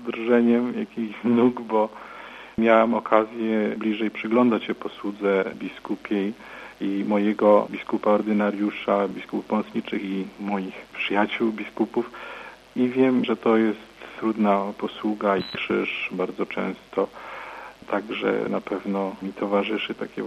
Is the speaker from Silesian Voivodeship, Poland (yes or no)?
yes; Silesian Voivodeship, Poland; Urodziłem się na Śląsku, tutaj się wychowałem, tutaj się kształciłem.